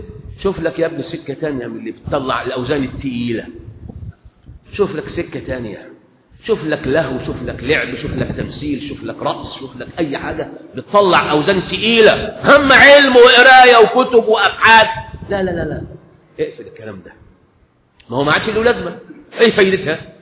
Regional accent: Egypt; طعام الدنيا كلها عندنا في مصر

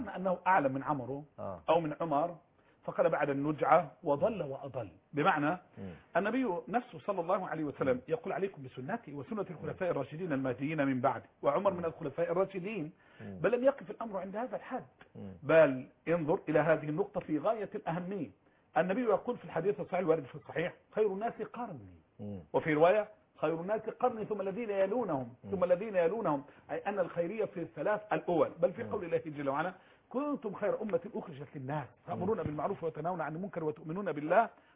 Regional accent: Egypt

